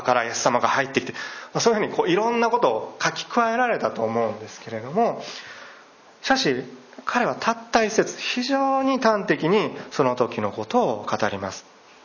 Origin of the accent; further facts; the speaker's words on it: Nara, Japan; 奈良で生まれ育って今関東圏で、過ごしているものとしては